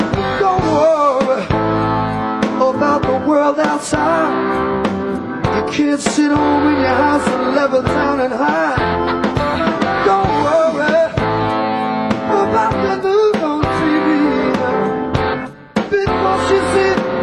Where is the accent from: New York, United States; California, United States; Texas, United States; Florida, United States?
New York, United States; Hey, I'm from New York, I don't know nothing.